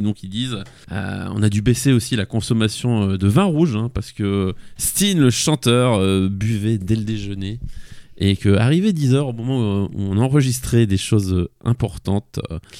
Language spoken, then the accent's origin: French; France; Parce qu'on est des Français.